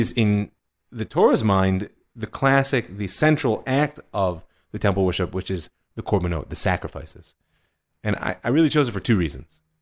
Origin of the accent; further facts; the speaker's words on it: Cleveland, Ohio, United States; I grew up in Cleveland when the Indians were like a bad joke.